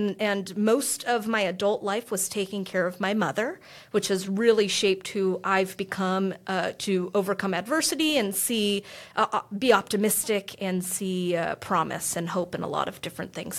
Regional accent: United States; So, who I am a Filipina-American, strong, I would say tiny, and assertive lady

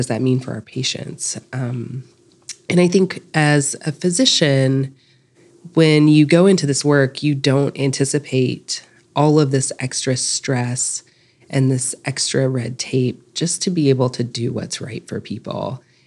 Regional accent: North Carolina, United States; now in Durham, United States; So, I grew up in Western North Carolina, did my residency here in Durham, and I wanted to stay here.

